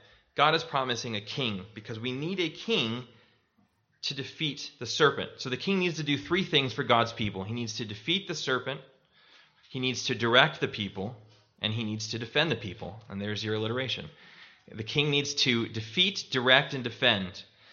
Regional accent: Arizona, United States; Now, I was born and raised in Arizona. I don't think we have any pike.

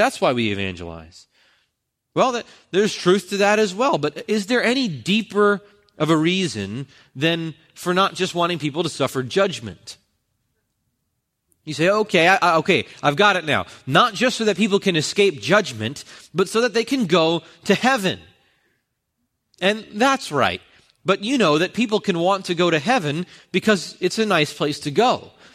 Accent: New Jersey, United States; in the church that I grew up in Central New Jersey

